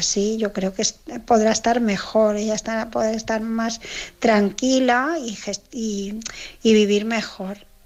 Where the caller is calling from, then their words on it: Barcelona, Catalonia, Spain; de Barcelona